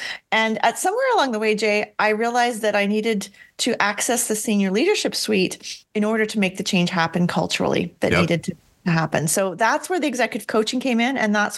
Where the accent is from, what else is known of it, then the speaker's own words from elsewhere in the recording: Canada; I'm Canadian